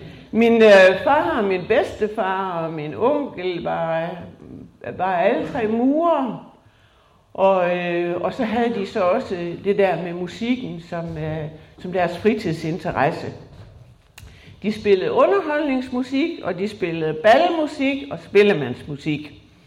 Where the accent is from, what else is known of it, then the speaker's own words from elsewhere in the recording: Tarm, Central Denmark Region, Denmark; born there; jeg blev født på Tarm sygehus af min mor, som var 48 år.